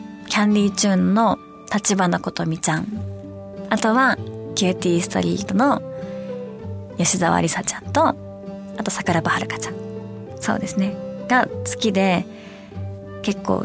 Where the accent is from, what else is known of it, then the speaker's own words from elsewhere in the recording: Kansai, Japan; accent: Kansai dialect; now in Tokyo, Japan; 基本関西弁です基本は関西弁なんですけど、やっぱなんか関西の人と喋ってる方がより関西弁が出ます。どうしても東京にいるとなんか気づかないうちに標準語になってしまってて